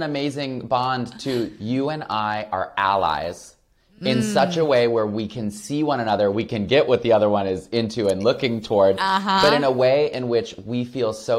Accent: Flint, Michigan, United States; I mean, I grew up queer in Flint, Michigan, which was not necessarily easy.

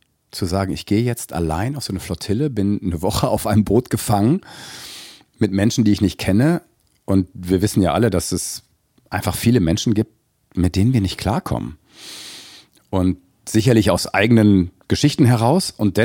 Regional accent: Detmold, North Rhine-Westphalia, Germany; nicht als der alte Typ aus Detmold, sind ja dann viele Freunde noch aus meiner Heimatstadt

